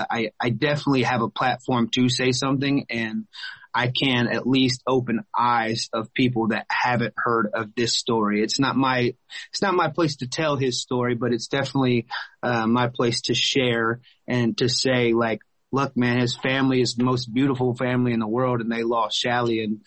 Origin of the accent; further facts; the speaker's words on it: Conyers, Georgia, United States; right there in my hometown, Rockdale County, in Conyers, Georgia, where I grew up, about 30 minutes east of Atlanta.